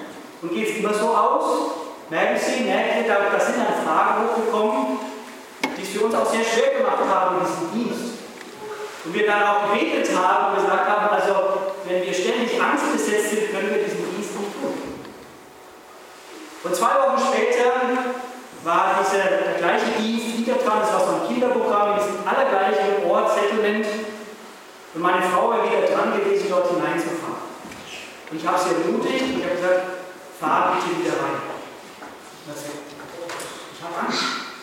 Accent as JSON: {"language": "German", "country": "Germany", "said": "Da bin ich auch in Österreich ja schon ein bisschen. Ne? Wenn man hierher kommt als Deutscher, man sieht die großen, schönen Berge."}